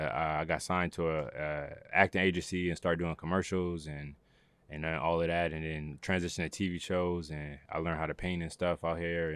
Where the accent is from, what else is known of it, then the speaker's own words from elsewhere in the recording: Buffalo, New York, United States; So I'm from Buffalo, New York. Mm-hmm. Born and raised. I was born on Juneteenth, 1992, and one of eight children, single parent home